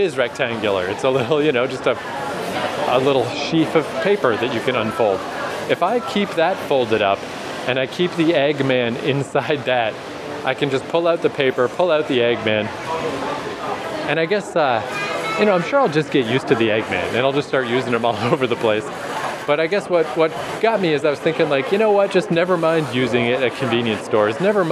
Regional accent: Canada; I think I'm gonna have to give up my claim for the time being of Canadian politeness.

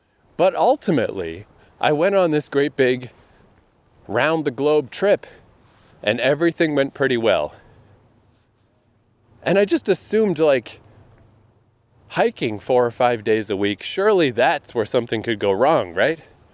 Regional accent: New Brunswick, Canada; I'm back home, not all the way back home. I'm from New Brunswick.

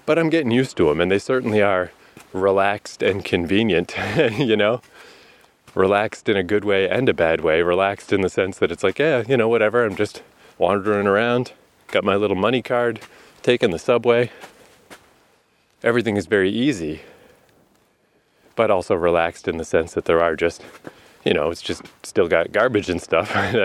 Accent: Canada; hey, don't worry, I'm from Canada. I like the snow.

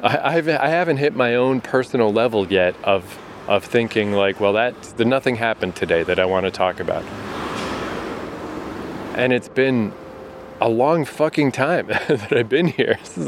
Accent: Canada; who I'm Canadian, no criminal history, passport in good standing, willing to just come here and spend money.

